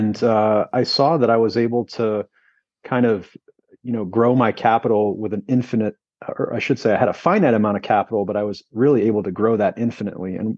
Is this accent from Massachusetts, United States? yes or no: yes; Boston, Massachusetts, United States; now in Indianapolis, United States; I'm originally from the East Coast, Boston, Massachusetts.